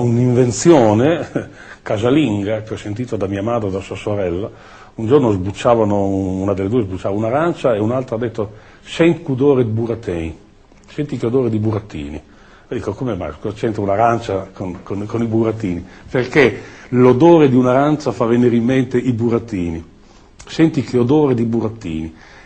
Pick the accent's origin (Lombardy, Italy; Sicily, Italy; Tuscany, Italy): Tuscany, Italy; Pavana; una parte delle ricerche che ho sempre fatto sul mio paese, e quindi l'ho fatto a scopo conservativo, museizzante, anche se è una brutta parola da usare, per mantenere un documento su quello che era il dialetto di Pavana.